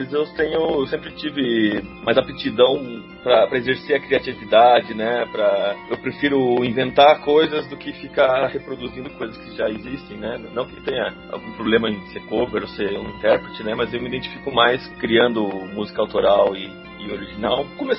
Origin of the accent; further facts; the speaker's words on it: Sorriso, Mato Grosso, Brazil; Sou nascido e criado na capital ecológica, na cidade de Sorriso.